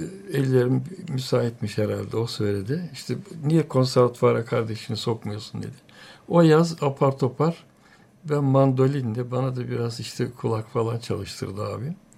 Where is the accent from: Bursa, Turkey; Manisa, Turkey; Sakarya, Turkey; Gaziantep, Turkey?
Sakarya, Turkey; Adapazarı; born there; Önce ben bilmeyenler için Adapazarı'nda doğdum.